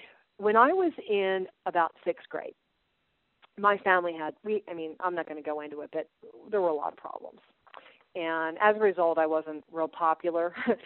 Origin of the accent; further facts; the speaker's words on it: New Jersey, United States; And because I'm from New Jersey, God really, like, is just straight up with me.